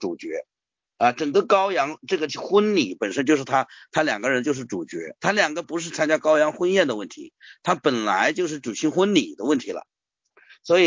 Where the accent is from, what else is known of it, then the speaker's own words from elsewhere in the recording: China; 因为我们中国人没有这样称呼的